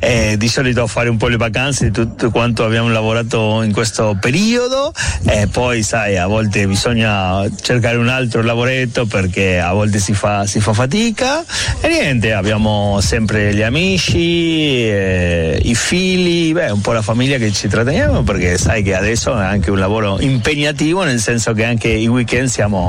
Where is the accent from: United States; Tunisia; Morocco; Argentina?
Argentina; niente, ma sì, sono argentino.